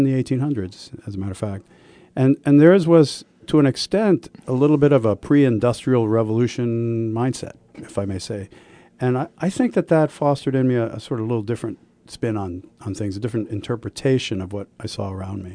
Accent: Bronx, New York, United States; That's what America promised when I was a kid growing up in the Bronx.

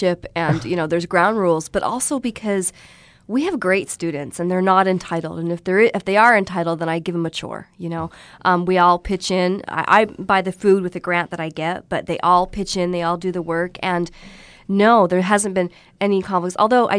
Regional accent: Canada; Yes, I'm from Canada. I was born and raised.

